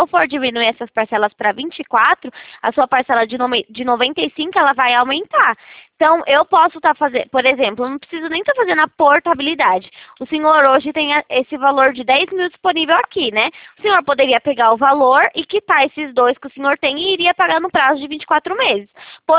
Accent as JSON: {"language": "Portuguese", "region": "São Paulo", "country": "Brazil", "said": "eu sou de São Paulo."}